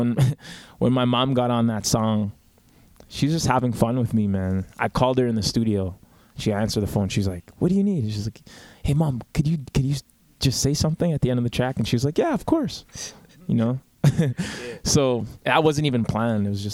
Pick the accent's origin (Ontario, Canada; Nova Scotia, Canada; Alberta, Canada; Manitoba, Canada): Manitoba, Canada; Winnipeg; I grew up in Winnipeg. but I grew up, I went to high school in Fort Richmond Collegiate, and then I grew up around that area too. So like the south end of the city.